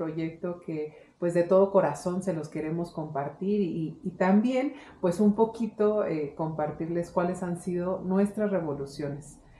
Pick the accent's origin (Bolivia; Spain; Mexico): Mexico; Mexico City; born there; yo nací en la Ciudad de México